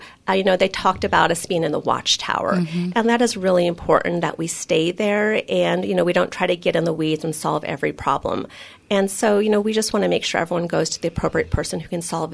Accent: Emporia, Kansas, United States; because I'm from Emporia, I get to brag about what we do.

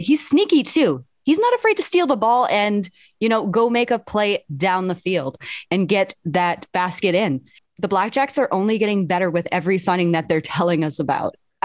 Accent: London, Ontario, Canada; not too far from my hometown of London, Ontario

